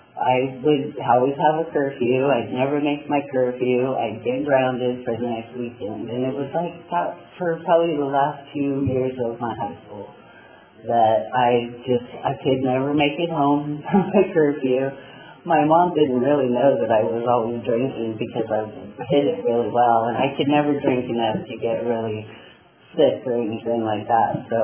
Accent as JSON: {"language": "English", "town": "Santa Maria", "region": "California", "country": "United States", "tie": "born or raised there", "said": "I was raised in Santa Maria, I was born in Santa Maria, California. I was born on New Year's Eve."}